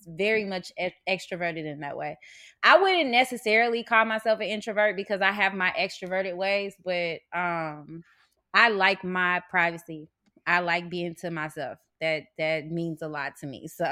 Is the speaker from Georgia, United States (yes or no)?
no; St. Louis, Missouri, United States; because I'm from St. Louis, Missouri.